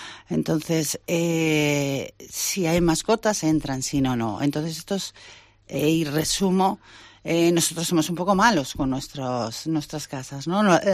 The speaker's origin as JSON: {"language": "Spanish", "town": "Santander", "region": "Cantabria", "country": "Spain", "said": "yo soy de Santander y dije, me gusta mi ciudad."}